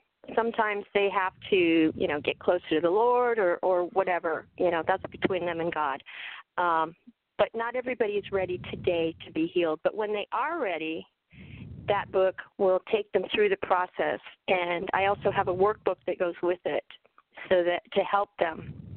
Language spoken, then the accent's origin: English; California, United States; I'm a California girl, and I'm calling in from Sacramento.